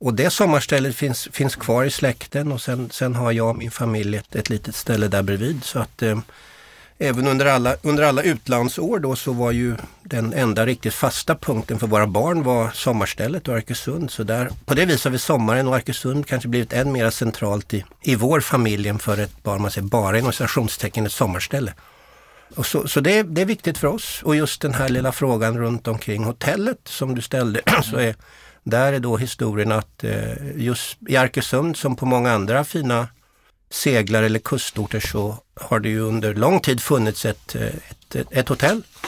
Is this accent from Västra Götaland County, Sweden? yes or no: no; Linköping, Östergötland, Sweden; född och uppvuxen i Linköping, en trevlig stad i Östergötland.